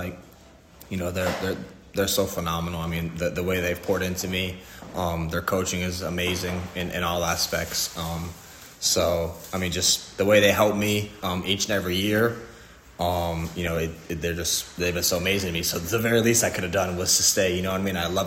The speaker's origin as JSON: {"language": "English", "region": "California", "country": "United States", "tie": "born or raised there", "lives_now": "Florida, United States", "said": "So I was born in California and, you know, started playing baseball when I was three. And, yeah, obviously being in California, the Dodgers were my team."}